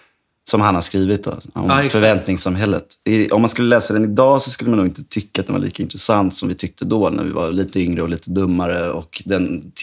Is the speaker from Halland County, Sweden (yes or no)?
no; Hässelby, Stockholm County, Sweden; Nej, men jag är uppväxt i Hässelby. Jag har bott i både lägenhet och radhus och villa där.